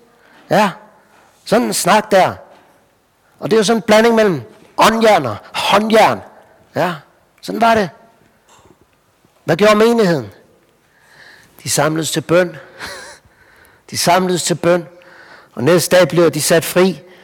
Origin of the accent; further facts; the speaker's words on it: North Denmark Region, Denmark; Altså nu er vi jo i Vestjylland, og selv er jeg fra Nordjylland